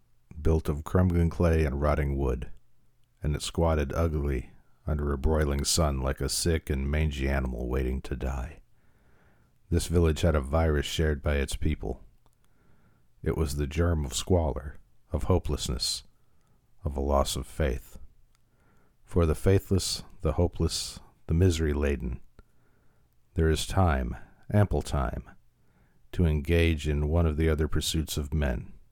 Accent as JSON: {"language": "English", "town": "Chicago", "region": "Illinois", "country": "United States", "tie": "born or raised there", "said": "my father also used to take train trips from Chicago, where I was, my hometown, to see his family in rural Middle Tennessee."}